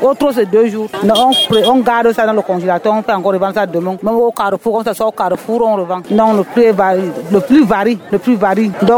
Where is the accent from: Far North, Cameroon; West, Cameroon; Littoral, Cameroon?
Far North, Cameroon; Moutourwa; à Mora. Je suis de Moutroua.